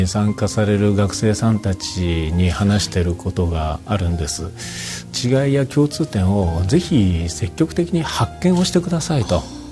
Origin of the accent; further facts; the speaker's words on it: Nagaoka, Niigata, Japan; 私もそうですし父もそうですが、長岡に生まれ育ちました。